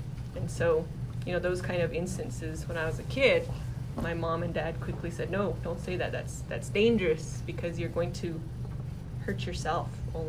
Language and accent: English; United States; Past experience is being Navajo. I'm Navajo, I'm Native American.